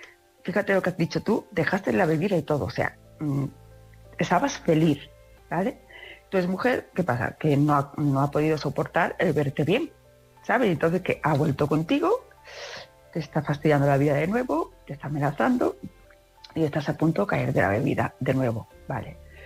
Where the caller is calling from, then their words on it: Palma de Mallorca, Balearic Islands, Spain; de Palma de Mallorca.